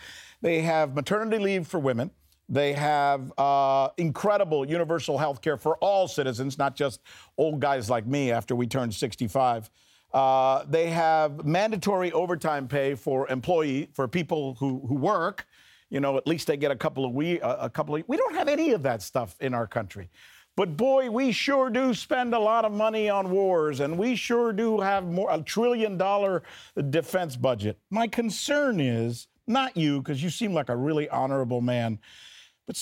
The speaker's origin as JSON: {"language": "English", "country": "United States", "said": "one of the things that I, as an American, am bothered"}